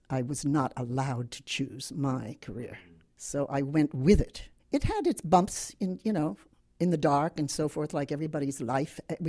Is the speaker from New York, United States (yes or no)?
yes; Long Island, New York, United States; I want to remind you that I'm from Long Island, and it is an island in the Atlantic. And I was really raised